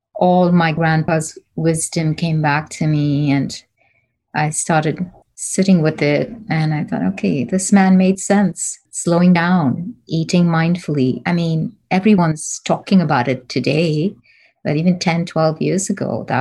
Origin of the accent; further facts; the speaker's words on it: Bangalore, Karnataka, India; moved away as an adult; now in United States; I'm from India.